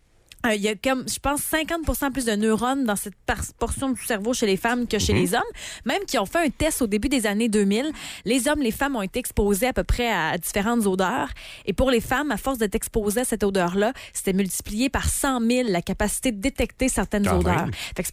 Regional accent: Baie-Comeau, Quebec, Canada; Tu sais, moi, je viens de Baie-Comeau

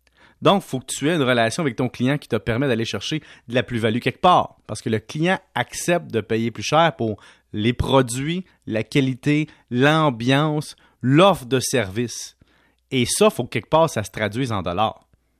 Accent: Salaberry-de-Valleyfield, Quebec, Canada; Moi, je viens de Valleyfield

